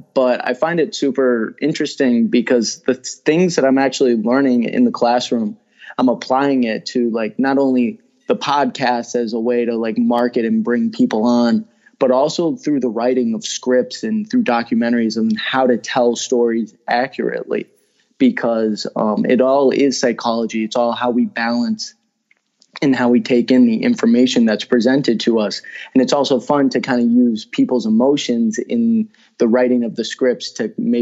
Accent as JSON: {"language": "English", "town": "Springfield", "region": "Massachusetts", "country": "United States", "said": "I'm 23. Well, we'll be 23 at this point. And I'm from Springfield, Mass."}